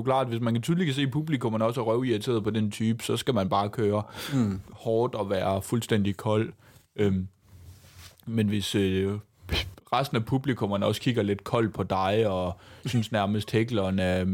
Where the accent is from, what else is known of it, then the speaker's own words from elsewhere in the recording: Odense, Region of Southern Denmark, Denmark; For 11 år siden, der var der slet ingen open mic i Odense, som er min hjemby.